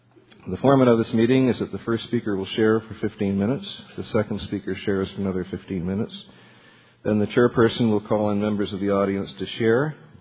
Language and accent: English; Ottawa, Ontario, Canada; I am an alcoholic from Ottawa, Canada.